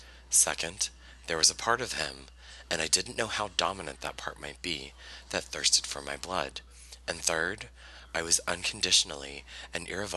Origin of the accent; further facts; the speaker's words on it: Fayetteville, North Carolina, United States; So we grew up in Fayetteville, North Carolina. Fedville, if you're from there. I am from there, but I've never said it that way.